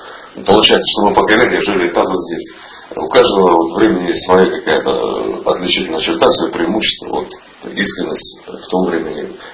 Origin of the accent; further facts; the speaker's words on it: Novokuznetsk, Kemerovo Oblast, Russia; Сам из Сибири, из города Новокузнецка, Западная Сибирь. Вот, до Москвы 2000 километров.